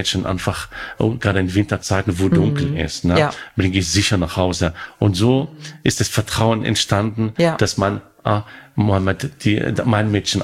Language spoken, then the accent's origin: German; Morocco; German is a second language; now in Germany; Ich komme aus Marokko.